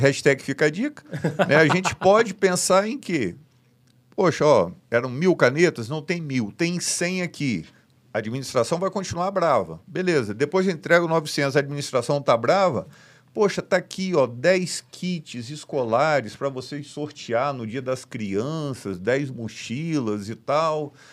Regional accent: Espírito Santo, Brazil; eu sou do Espírito Santo, esse município é da região que eu sou natural, né, que minha mãe mora lá ainda, e eu sempre vou aos finais de semana

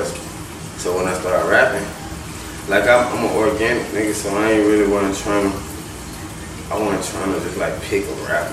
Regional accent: Tampa, Florida, United States; I'm from College Hill. I'm from 22nd Lake, man. You know, College Hill, Bama Heights, whatever you want to call it. You know what I'm saying? That's where I'm from. But, I can't even, like, I'm the first American born in my family. My whole family from Guyana.

